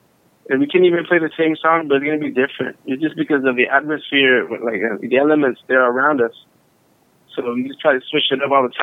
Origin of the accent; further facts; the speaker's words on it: Puerto Rico; moved away; also born or lived in Corpus Christi, United States; I was born in Corpus, in Texas. After 7 years old, I went to Puerto Rico, and then there's a lot of influence of Afro-Cuban, Latin